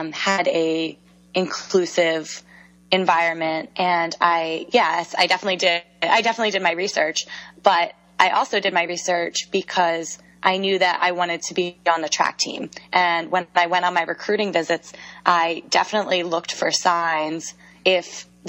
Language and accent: English; Pennsylvania, United States; So I'm from Pennsylvania, okay. Pennsylvania native, Philly suburbs. It's called Bucks County. I went to a Central Bucks West High School.